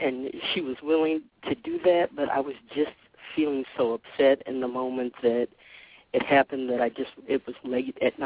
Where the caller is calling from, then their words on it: Washington, District of Columbia, United States; I'm calling from Washington, D.C.